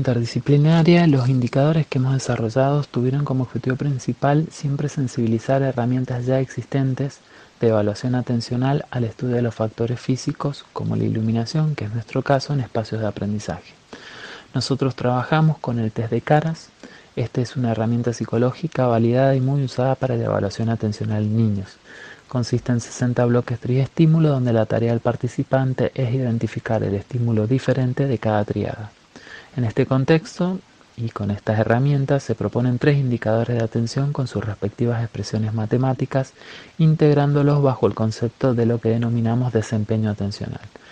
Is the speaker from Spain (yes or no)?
no; Argentina; soy argentino, diseñador industrial y doctor en medio ambiente visual e iluminación eficiente